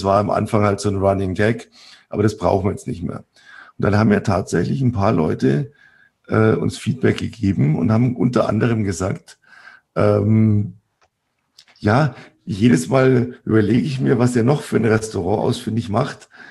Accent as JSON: {"language": "German", "region": "Bavaria", "country": "Germany", "said": "ich bin aus Süddeutschland, aus Bayern, wir kennen sowas nicht."}